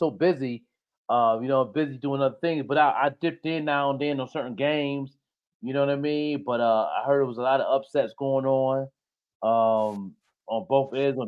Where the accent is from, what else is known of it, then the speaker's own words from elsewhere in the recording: Buffalo, New York, United States; now in Pittsburgh, United States; I'm from Buffalo, but I live in Pittsburgh.